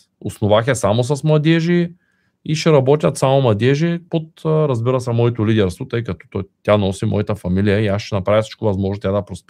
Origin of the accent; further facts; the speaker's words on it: Shumen, Shumen Province, Bulgaria; born there; аз съм роден в Шумен. Нали, къв е шанса някой да направи нещо в Шумен? Нали, аз живея тук, не съм в София, не съм в Лондон